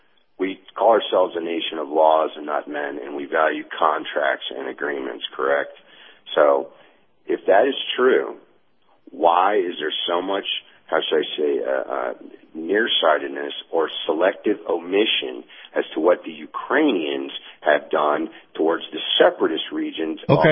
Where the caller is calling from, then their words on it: Houston, Texas, United States; in Houston.